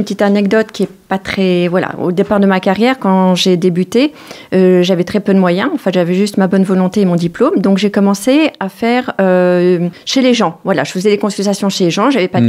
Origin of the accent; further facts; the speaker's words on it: Paris, Île-de-France, France; je suis parisienne. Voilà, donc je suis née à Paris.